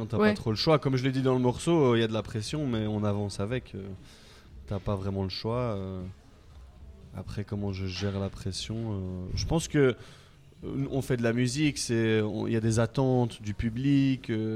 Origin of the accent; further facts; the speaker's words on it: Brussels, Belgium; Ouais, je viens de Bruxelles.